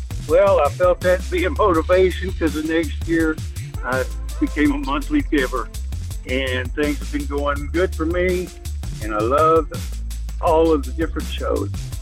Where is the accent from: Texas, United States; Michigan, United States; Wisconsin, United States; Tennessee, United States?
Texas, United States; Vidor; I'm from Vidor, Texas.